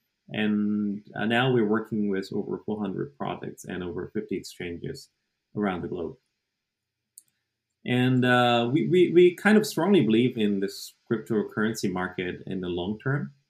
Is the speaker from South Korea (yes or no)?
yes; South Korea; English is a second language; I'm from South Korea.